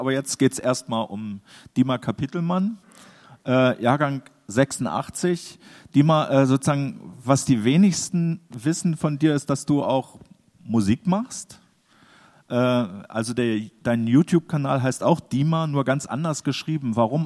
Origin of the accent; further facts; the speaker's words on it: East Germany, Germany; Wir kommen beide aus dem Osten.